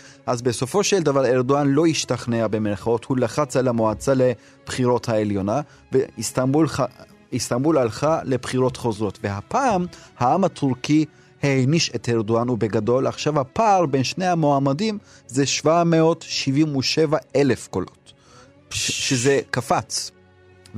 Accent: Istanbul, Turkey; moved away as an adult; now in Israel; נכון, נולדתי שם, עד גיל 22 חייתי באיסטנבול, ולאחר מכן עליתי ארצה.

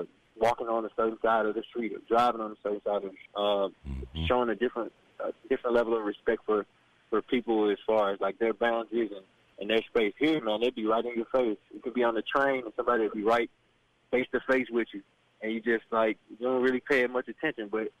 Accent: Memphis, Tennessee, United States; if I tell them that I'm from Memphis and I played at the University of Memphis, they automatically bring up Coach Hardaway.

